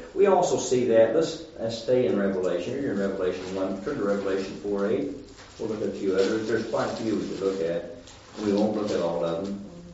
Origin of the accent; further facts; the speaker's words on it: Oklahoma, United States; I was born and raised in Oklahoma, and we have mountains in eastern Oklahoma.